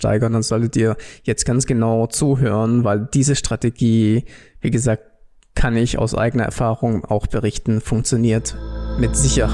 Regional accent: Baden-Württemberg, Germany; Genau, und ich bin ja Schwabe

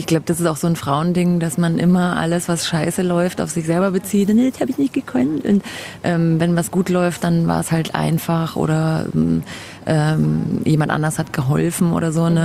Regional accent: Munich, Bavaria, Germany; born there; ich bin in München geboren, genau, war dann längere Zeit auch weg aus München. Und dann hat es mich wieder her verschlagen

